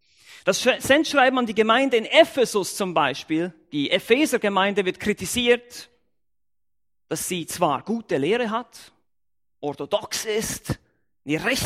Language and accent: German; Switzerland; first language German; Meine Muttersprache ist Deutsch, ich bin Schweizer, wie ihr sicher alle hören könnt.